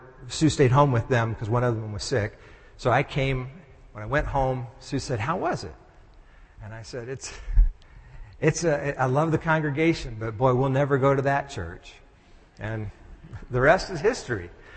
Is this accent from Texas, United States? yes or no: yes; Texas, United States; also born or lived in Oregon; now in Tarrytown, United States; I was born on the West Coast in Oregon. I grew up in Texas and spent basically about 17 years living in Texas. And so I considered Texas my home.